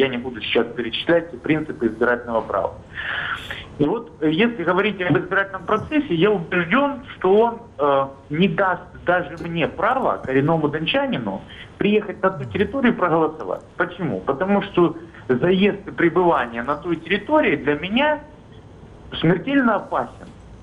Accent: Donetsk, Donetsk Oblast, Ukraine; Я коренной дончанин, который 25 лет прожил в городе Донецке, который практически всю свою жизнь там говорил на русском языке

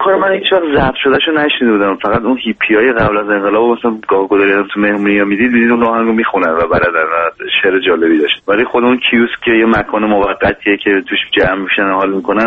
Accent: Tehran, Tehran Province, Iran; born there; also born or lived in Isfahan; من تهران به دنیا اومدم، سال دیماه 1349 تهران تقریبا موضوع شدم. یه مدتی هم اصفهان زندگی کردم برای دوران دانشگاهی.

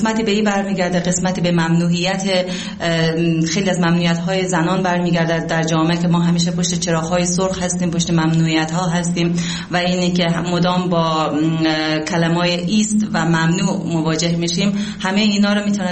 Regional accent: Daykundi, Afghanistan; born there; also born or lived in Iran; متولد شهرستان دایکندی هستم و فارغ تحصیل ادبیات. 30 سال در ایران زندگی کردم و الان 6 سال میشه که در افغانستان حضور دارم.

